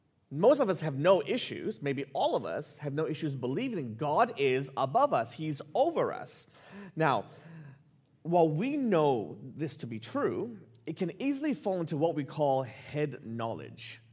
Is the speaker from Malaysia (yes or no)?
yes; Malaysia; now in Australia; growing up in Malaysia, we got our independence in 1957, and having lived and been an Australian citizen for the last 20 or something years